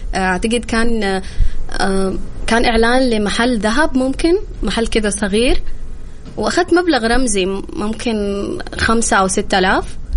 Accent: Saudi Arabia; أني أشتري بيت هنا في السعودية، لأنه أنا تربيت هنا في السعودية

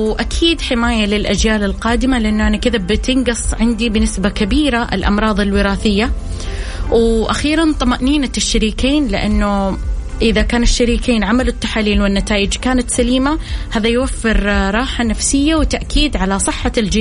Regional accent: Saudi Arabia; لانها الاكثر انتشارا عندنا في السعودية

